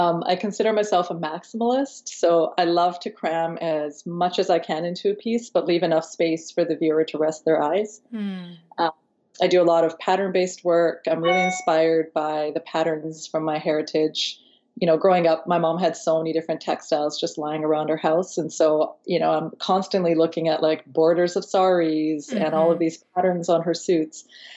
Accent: British Columbia, Canada; I grew up in the Okanagan.

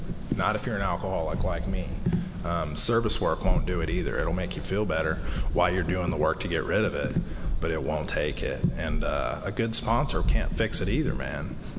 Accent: Houston, Texas, United States; but I was from Houston. I didn't care.

